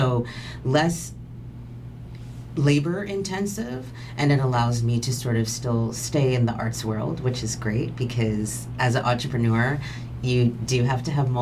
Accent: Toronto, Ontario, Canada; also born or lived in Calgary; I'm originally from Toronto, which has a very large Jamaican population. But when I moved to Calgary many years ago

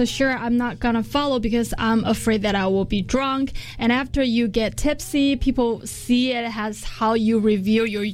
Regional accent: China; I grew up in China. I pretty much understand the drinking culture.

